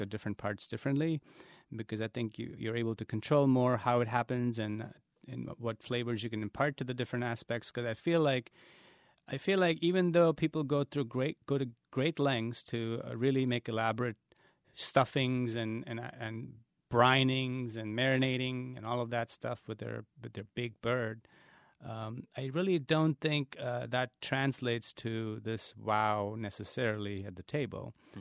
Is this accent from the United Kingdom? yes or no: no; India; now in United States; I'm a first-generation immigrant, and I came from India